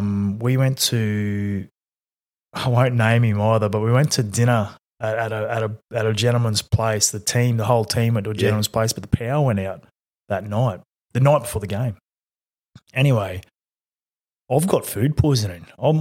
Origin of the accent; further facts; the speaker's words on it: Queensland, Australia; Bill's from Innisfail. I was from Atherton Tablelands, and we played against each other in our under 18 grand final.